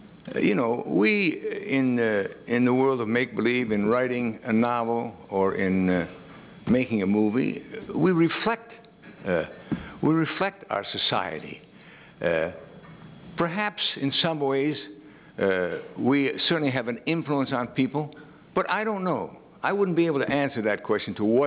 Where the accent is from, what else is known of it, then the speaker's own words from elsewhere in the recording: United States; I'm an American.